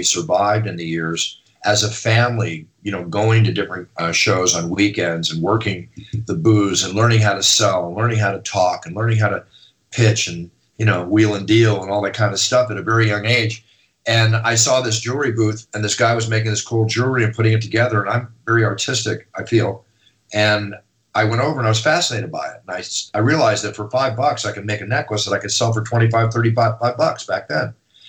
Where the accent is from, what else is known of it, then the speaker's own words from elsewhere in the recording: Philadelphia, Pennsylvania, United States; also born or lived in Tulsa, Oklahoma / Dallas, Texas; We lived in Oklahoma, where I was born in Tulsa. 9 months later, moved to Dallas, where he ran another company and were there for 4 years, went to Philadelphia, which is, I consider my hometown, was there for 5 years